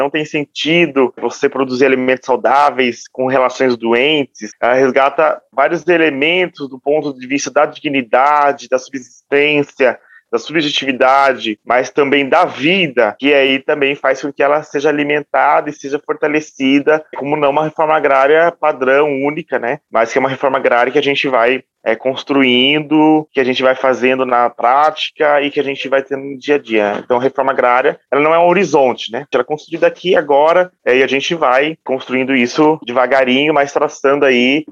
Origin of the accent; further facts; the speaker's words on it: Piracicaba, São Paulo, Brazil; born there; na cidade de Piracicaba, né? Cidade onde eu nasci.